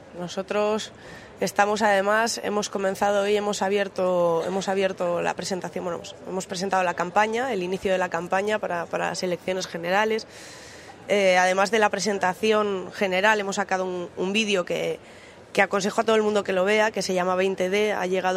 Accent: Asturias, Spain; soy de Asturias y estudié en Madrid

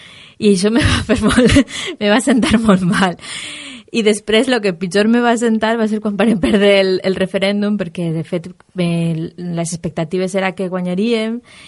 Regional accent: Godella, Valencian Community, Spain; Efectivament, així me vaig criar i així viuen els meus pares i bé, és el meu poble.

